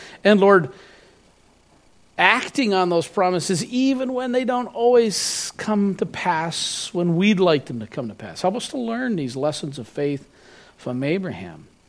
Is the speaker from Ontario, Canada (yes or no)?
no; New Brunswick, Canada; I grew up in New Brunswick, okay? It's a pretty white place.